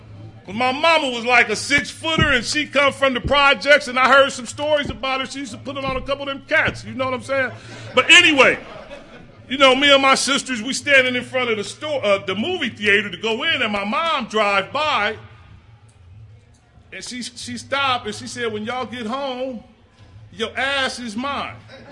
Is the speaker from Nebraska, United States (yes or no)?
yes; Omaha, Nebraska, United States; now in Minneapolis, United States; So I'm from Omaha. I live in Minneapolis. You know, I lived in five cities. Yeah, I lived in your city too, Chris, and I set up shop.